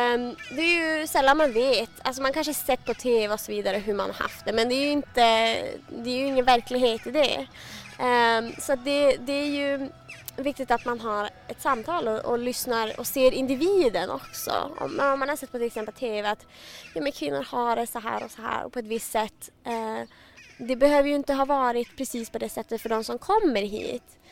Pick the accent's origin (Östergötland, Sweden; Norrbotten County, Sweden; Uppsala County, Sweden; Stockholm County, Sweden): Norrbotten County, Sweden; Luleå; och jag är statsvetare i grunden. Jag läste min statsvetenskapsexamen i Luleå där jag kommer ifrån. Men min pappa kom till Sverige för ungefär 25 år sedan